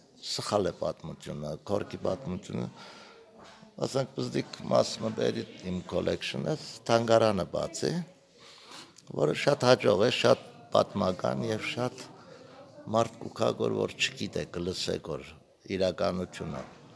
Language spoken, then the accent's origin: Armenian; Armenia; born there; Ես Հայաստան ծնած եմ, բայց ծնողներս մեկը Էվերեկն է, մեկը Սուրյայեն է, մամա Սուրյացի է, Սուրյահայ